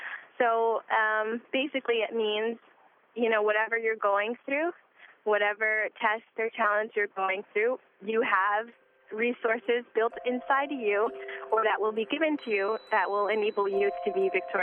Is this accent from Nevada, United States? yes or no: no; Ann Arbor, Michigan, United States; I'm from Ann Arbor, Michigan.